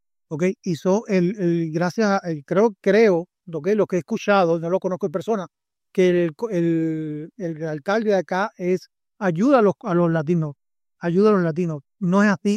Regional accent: Cuba; now in United States; porque también me considero latino, porque soy cubano de pura cepa

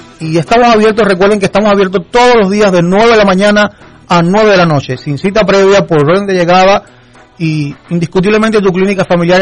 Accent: Cuba; yo recuerda que yo soy cubano.

